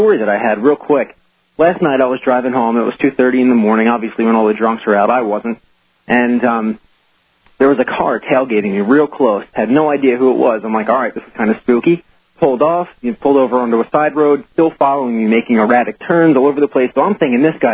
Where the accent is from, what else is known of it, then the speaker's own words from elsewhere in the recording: New Jersey, United States; Hey, Alex. I'm from New Jersey.